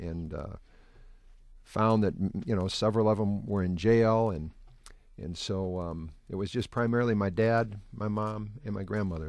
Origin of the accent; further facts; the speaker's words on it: Lorain, Ohio, United States; born there; Well, Jack, I was born in Lorain, Ohio